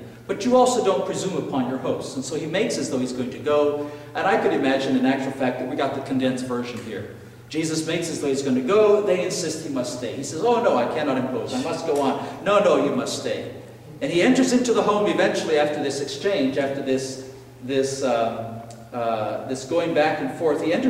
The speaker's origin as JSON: {"language": "English", "country": "Ecuador", "tie": "born or raised there", "said": "I grew up in Ecuador, in South America. My parents were missionaries with the Christian and Missionary Alliance there."}